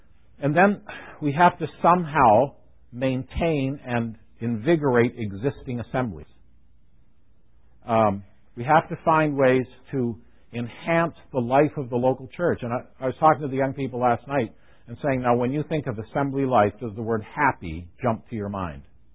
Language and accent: English; St. Catharines, Ontario, Canada; When I grew up in St. Catharines, that was the passion of the elders in the local area.